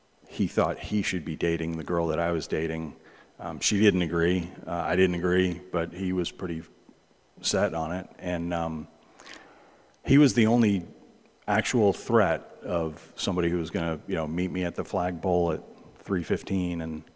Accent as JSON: {"language": "English", "town": "Bristol", "region": "Tennessee", "country": "United States", "tie": "born or raised there", "said": "where I grew up was in Bristol, just the northeast corner of the state. Small town."}